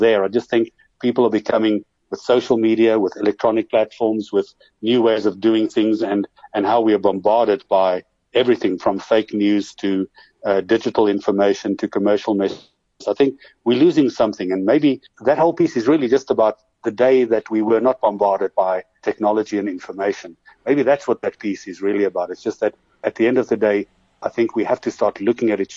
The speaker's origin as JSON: {"language": "English", "country": "South Africa", "said": "South Africans for life, no matter where we are in the world, and therefore don't question who you are as a South African in South Africa either."}